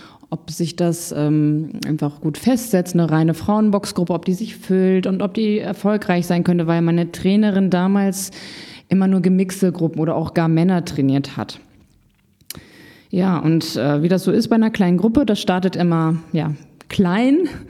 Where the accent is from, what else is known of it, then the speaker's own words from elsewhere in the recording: Paderborn, North Rhine-Westphalia, Germany; now in Hamburg, Germany; Also ich bin damals aus persönlichen Gründen 2016 von Paderborn, meiner Heimat, nach Hamburg gezogen